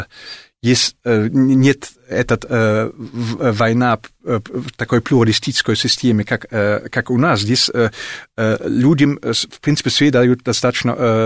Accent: Germany; Russian is a second language; Когда они слышат, что я немец, они всегда очень, ну, там, хорошо это воспринимают.

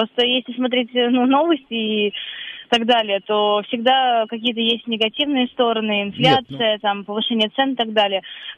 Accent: Moscow, Russia; я москвичка, я живу в Москве

